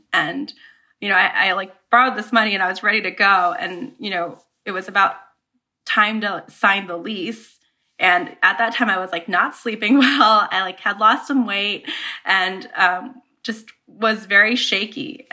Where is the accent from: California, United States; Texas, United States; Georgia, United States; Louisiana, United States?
California, United States; Bakersfield; But yeah, I grew up in Bakersfield.